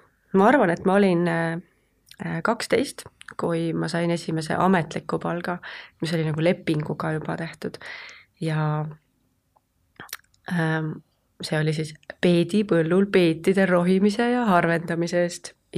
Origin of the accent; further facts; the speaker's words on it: Kose, Harju County, Estonia; Ma elasin lapsepõlves Kosel, kus see peedipõld ka oli.